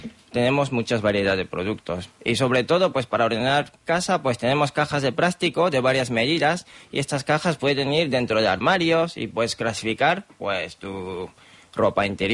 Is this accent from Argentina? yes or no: no; Japan; Spanish is a second language; now in Barcelona, Spain; Aunque yo soy japonés